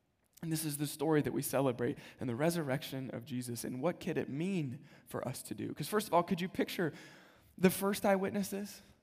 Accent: Kansas, United States; I'm from Kansas. Kansas City is my team. Not a bandwagon. Grew up in Kansas.

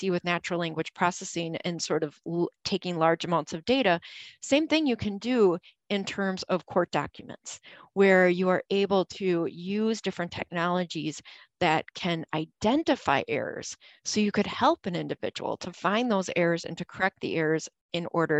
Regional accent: Wisconsin, United States; I am from Wisconsin, middle of nowhere, rural areas where a lot of people don't have technology.

